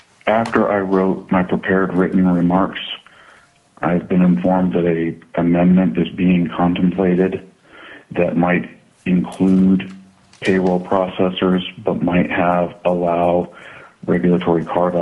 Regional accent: Anchorage, Alaska, United States; in my hometown of Anchorage, you drive down Northern Lights and you see signs for bookkeeping and payroll.

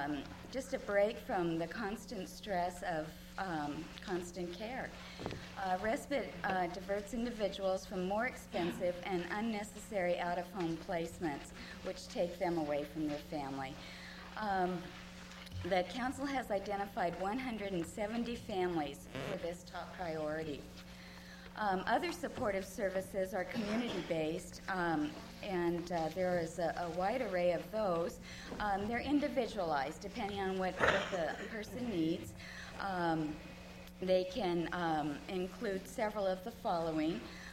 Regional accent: Fairbanks, Alaska, United States; I'm from Fairbanks.

